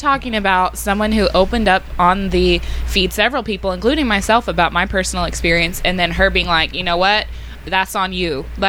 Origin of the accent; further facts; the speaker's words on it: the South, United States; That was extremely difficult because I'm from the South